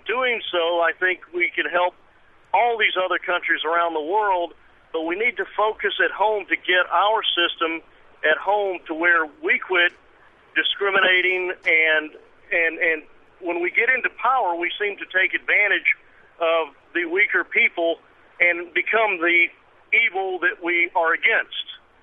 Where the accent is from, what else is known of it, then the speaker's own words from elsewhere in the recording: United States; Just wanted to say that basically as an American, I feel we need to focus at home